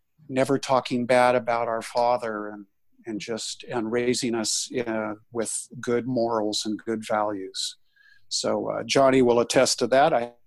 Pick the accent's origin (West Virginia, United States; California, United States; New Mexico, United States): California, United States; I'm a California kid, born and raised in the Bay Area, and a family of seven kids.